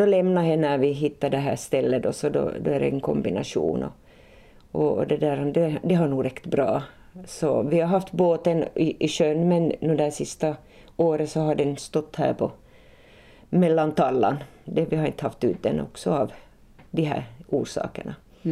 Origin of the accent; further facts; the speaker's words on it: Nykarleby, Ostrobothnia, Finland; now in Vaasa, Finland; jag är inte hemma från Vasa. Vi har bott här i 40 år kan man säga nästan. Men jag är hemma egentligen från Pensala. Så, och den delen av Pensala som hör till Nykarleby.